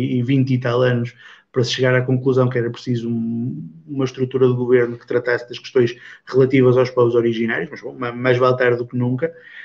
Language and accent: Portuguese; Portugal; eu tenho lugar de fala para o dizer porque sou português